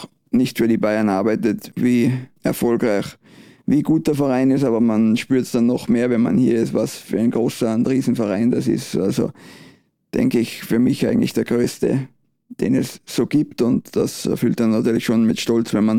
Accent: Tyrol, Austria; accent: Tyrolean; Ich bin ja in Tirol aufgewachsen, bin ein Tiroler, hört man, konnte nicht ablegen, aber passt gut, so ein bisschen Dialektpflege gehört auch dazu. Und bin in Tirol im Nachwuchs gewesen

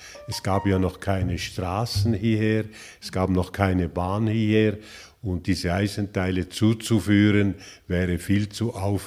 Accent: Switzerland; dann gebraucht man bei uns in der Schweiz jeweils das Wort Viadukt.

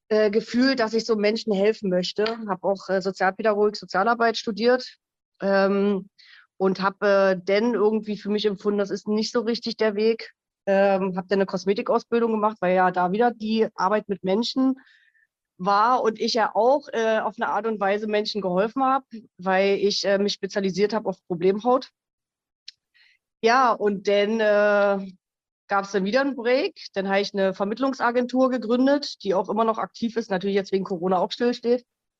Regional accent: Berlin, Germany; now in Switzerland; 42 Jahre alt. Ich wohne in der Schweiz, ursprünglich aus Berlin

